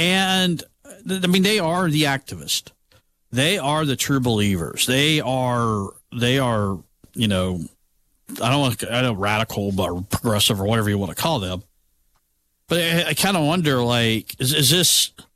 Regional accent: United States; But even, like, I grew up in a house. I grew up in Shelby County. My parents didn't care about the primaries.

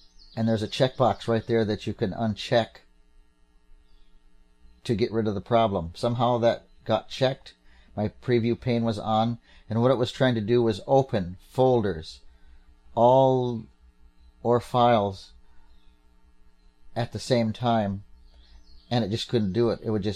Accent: Minnesota, United States; I'm not from down there. I'm from Minnesota.

